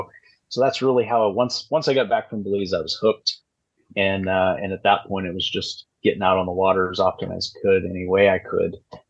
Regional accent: Oregon, United States; I grew up in Southern Oregon.

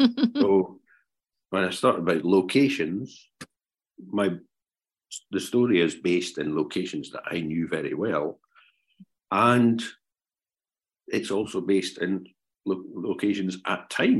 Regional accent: Scotland, United Kingdom; It's not me, but I grew up in Fife.

